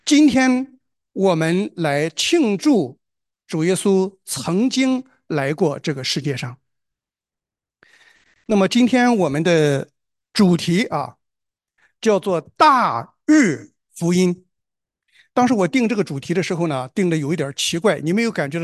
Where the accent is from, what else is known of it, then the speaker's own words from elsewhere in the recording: China; 我也是中国人